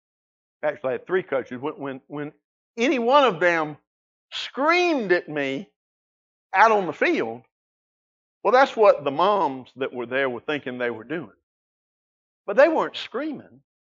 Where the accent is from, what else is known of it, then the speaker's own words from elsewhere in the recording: Savannah, Georgia, United States; Years ago, when there's this little cracker boy growing up in South Georgia in Savannah, that no matter where he's lived, he can't shake this accent.